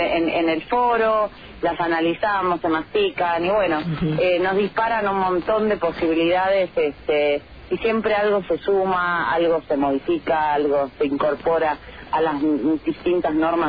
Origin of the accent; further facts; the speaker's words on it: Argentina; la verdad que a mí como argentina me entristece enormemente